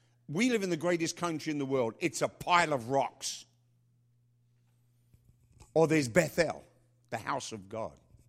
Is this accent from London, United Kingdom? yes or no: yes; London, United Kingdom; we were offered a free trip home on a ship back to London, back to my hometown.